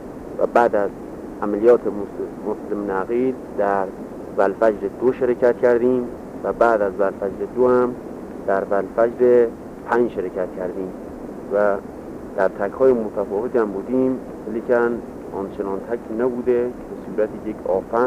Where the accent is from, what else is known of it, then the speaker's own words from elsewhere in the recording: Sumar, Kermanshah, Iran; اگر از شهر خودمون محسوب کنیم شهر سومار میشه